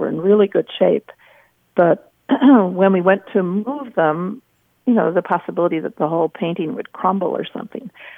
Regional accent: Illinois, United States; I'm from Illinois. I came up to the university to go to school and became a tour guide.

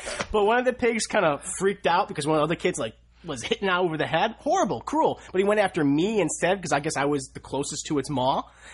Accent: United States; We're American. We say what's right.

